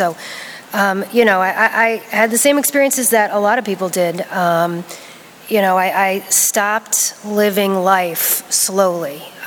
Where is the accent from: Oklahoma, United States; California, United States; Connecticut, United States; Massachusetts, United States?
Connecticut, United States; Middletown; I grew up in Connecticut, in Middletown, Connecticut.